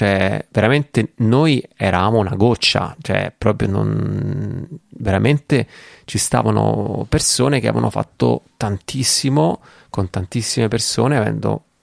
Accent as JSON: {"language": "Italian", "town": "Rome", "region": "Lazio", "country": "Italy", "said": "io sono di Roma, no?"}